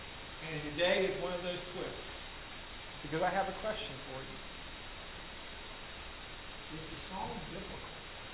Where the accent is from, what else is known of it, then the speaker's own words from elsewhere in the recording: United States; born there; I'm an American. I love this country. I think it's probably the best country that you can possibly live in. Now I'm a little biased because it's the only country I have ever lived in. I was born here